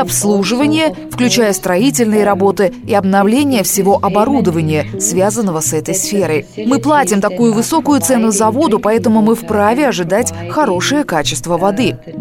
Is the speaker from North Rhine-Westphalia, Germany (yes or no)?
no; Bavaria, Germany; Например, в Баварии, откуда я родом, стоимость одного кубического метра воды составляет более 5 евро.